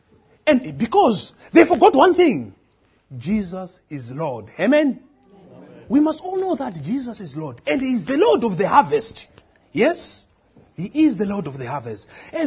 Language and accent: English; Zimbabwe; I come from Zimbabwe, but I'm here preaching in this church.